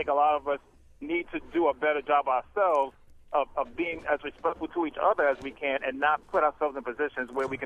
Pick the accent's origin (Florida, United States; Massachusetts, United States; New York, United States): New York, United States; Brooklyn; I'm from Brooklyn, I'm 45 years old and grew up in the inner city.